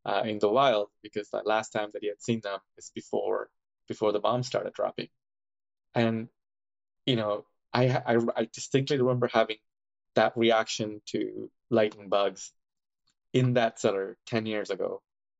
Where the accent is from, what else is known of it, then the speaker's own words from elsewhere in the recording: Sri Lanka; I have really good memories of June bugs growing up in Sri Lanka